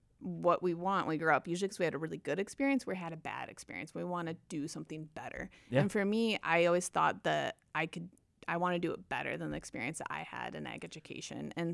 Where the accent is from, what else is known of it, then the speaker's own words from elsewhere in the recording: Waterman, Illinois, United States; I grew up in Waterman on a grain farm